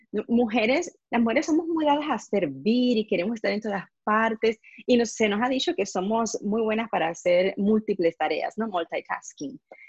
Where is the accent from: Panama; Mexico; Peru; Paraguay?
Panama; now in United States; yo soy originalmente de Panamá. Llevo más de 20 años en los Estados Unidos.